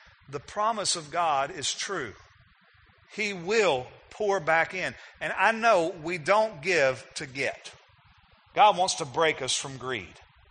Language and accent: English; Texas, United States; I grew up in East Texas where there's more trees than even here. I used to live in West Texas where there wasn't a tree unless somebody planted it.